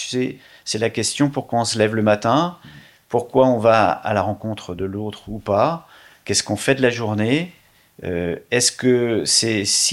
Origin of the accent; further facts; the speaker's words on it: Brittany, France; je viens de la Bretagne, d'un département qui ne fait pas tous les jours parler de lui, le Morbihan.